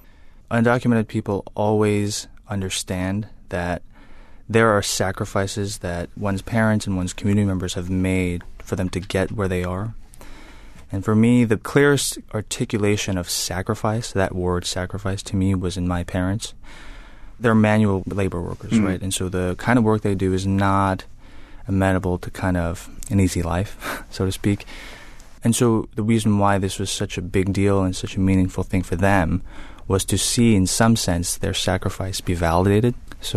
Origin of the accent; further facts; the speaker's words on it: New York City, New York, United States; the fact that I grew up in New York City is actually huge